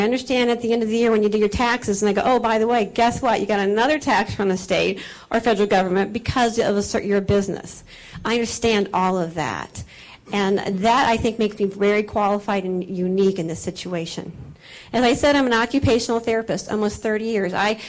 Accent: Bethalto, Illinois, United States; also born or lived in Cape Girardeau; I was born in Cape Girardeau, Missouri, but I spent most of my upbringing and graduated from Civic Memorial High School in Bethalto, which is part of Madison County.

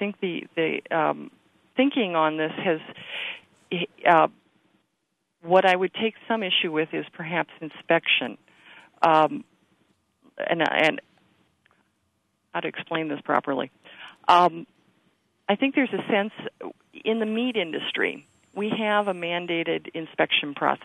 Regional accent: Iowa, United States; I grew up in Iowa, and so I'm familiar with what the Upper Midwest faces in terms of growing conditions

